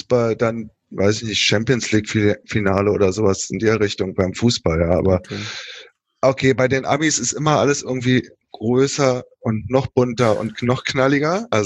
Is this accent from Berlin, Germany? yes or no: yes; Berlin, Germany; Ich bin aus Berlin.